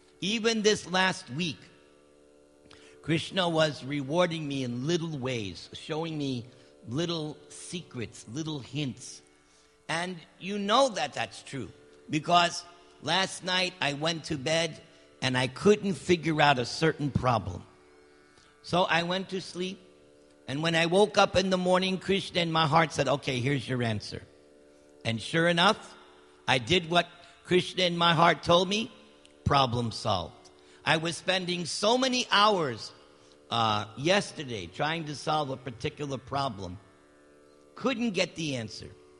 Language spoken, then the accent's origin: English; United States; I explained to the students, I'm American. I'm no different than you. I come from the same kind of family that you do.